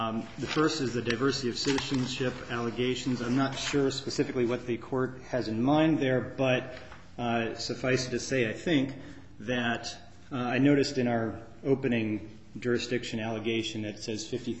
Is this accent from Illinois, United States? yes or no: yes; Illinois, United States; I'd like to extend a special welcome to Judge Mills from my home state of Illinois.